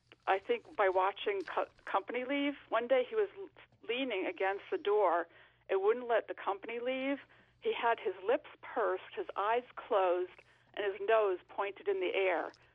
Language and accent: English; Cummington, Massachusetts, United States; Yep, I'm from Cummington.